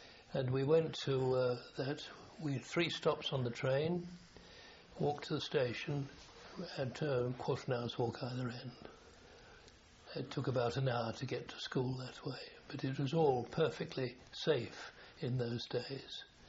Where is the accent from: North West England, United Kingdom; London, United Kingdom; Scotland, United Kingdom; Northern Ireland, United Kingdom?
London, United Kingdom; born or raised there